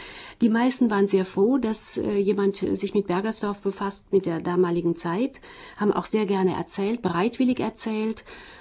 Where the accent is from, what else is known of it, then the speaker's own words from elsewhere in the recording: Rhineland-Palatinate, Germany; Ich stamme aus der Pfalz und aus Rheinland-Pfalz an der französischen Grenze.